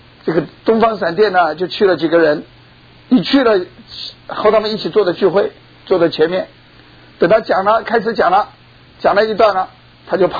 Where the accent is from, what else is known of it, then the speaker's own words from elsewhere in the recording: China; 我们是中国人